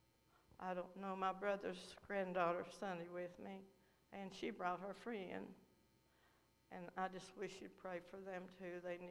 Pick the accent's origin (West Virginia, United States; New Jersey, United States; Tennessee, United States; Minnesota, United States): Tennessee, United States; Jonesboro; So I didn't get back to Tennessee. I was raised in Jonesboro all my life.